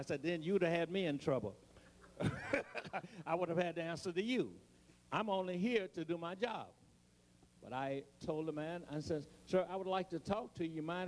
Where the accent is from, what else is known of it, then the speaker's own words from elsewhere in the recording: United States; accent: Eastern; And somebody says that I have a what is called a Eastern accent. I sound like I'm from Maryland.